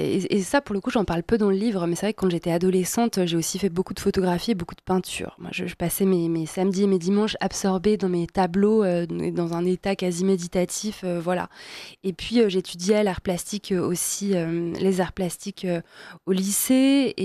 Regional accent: Auvergne-Rhône-Alpes, France; now in Paris, France; moi, je viens d'Auvergne, j'habitais dans un village.

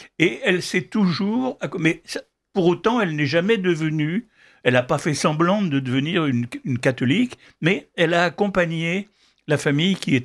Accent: Occitanie, France; comme on me disait ça quand j'étais enfant, dans l'Aveyron

